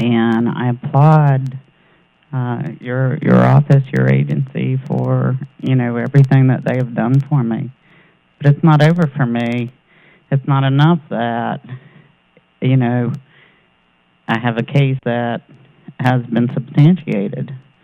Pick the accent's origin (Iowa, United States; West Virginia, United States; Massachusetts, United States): West Virginia, United States; moved away as an adult; I had to leave my home state, my family, my friends, and I relocated. And it's been a good move, trust me. I was afraid in West Virginia.